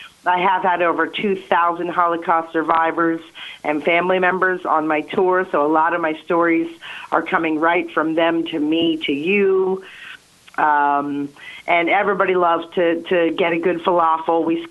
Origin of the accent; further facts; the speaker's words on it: Johnstown, Pennsylvania, United States; now in Philadelphia, United States; but I had a lot more problem growing up in Johnstown, Pennsylvania, a very small town, not as good education system. And when I moved to Philadelphia, everybody was Jewish.